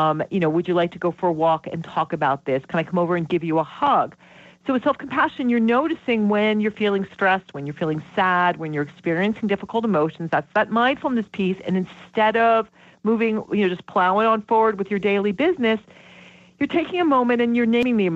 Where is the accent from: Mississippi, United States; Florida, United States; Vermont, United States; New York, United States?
Vermont, United States; I'm from Vermont, so as I tell people, don't go have a threesome with Ben and Jerry's, right?